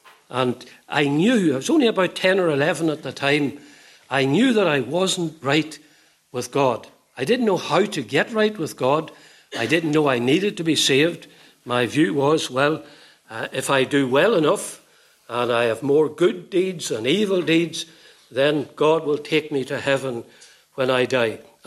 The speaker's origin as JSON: {"language": "English", "town": "Portadown", "region": "Northern Ireland", "country": "United Kingdom", "tie": "born there", "said": "I was born in Portadown, not in County Fermanagh, almost 76 years ago."}